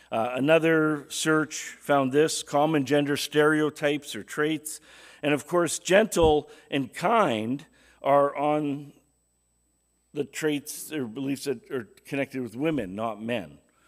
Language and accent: English; Wales, United Kingdom; Another thing you don't know about me, is that I'm Welsh, okay?